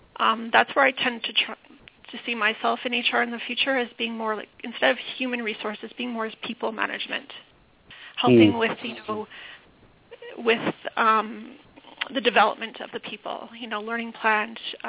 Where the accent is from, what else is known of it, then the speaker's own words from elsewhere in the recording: Montreal, Quebec, Canada; now in Ottawa, Canada; I'm located in Ottawa, Ontario. I grew up in Montreal, Quebec.